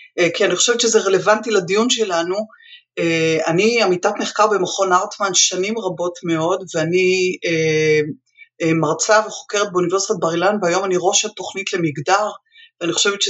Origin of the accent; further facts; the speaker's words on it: Bnei Brak, Tel Aviv District, Israel; סיימתי להיות קומונרית בבני עקיבא בבני ברק, זו עיר הולדתי